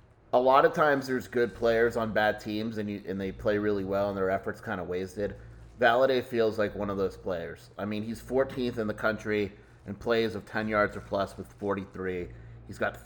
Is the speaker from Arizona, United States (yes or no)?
no; Beverly Hills, California, United States; born there; You see, Shelby, I was born in 1983 in Beverly Hills, California. I was a wee lad.